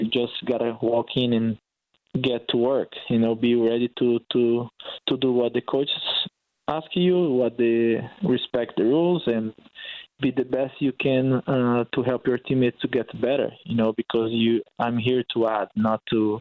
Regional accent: Brazil; English is a second language; growing up in Brazil.

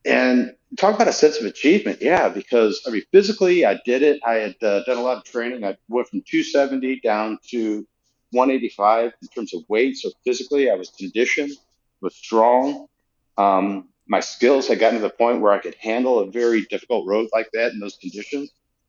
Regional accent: Utah, United States; also born or lived in Colorado, United States; And I grew up in Utah where it's 300 days of sunshine a year, and then Colorado is much the same.

